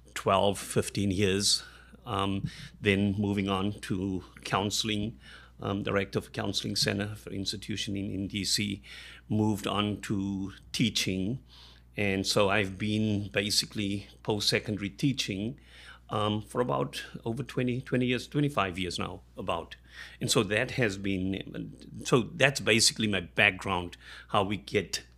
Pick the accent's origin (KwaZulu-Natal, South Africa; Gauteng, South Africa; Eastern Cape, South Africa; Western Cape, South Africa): Western Cape, South Africa; Cape Town; I was born in South Africa, Cape Town, South Africa. Mm-hmm. Grew up during the apartheid era.